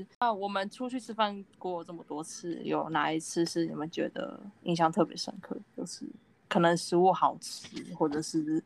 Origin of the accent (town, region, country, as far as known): Taiwan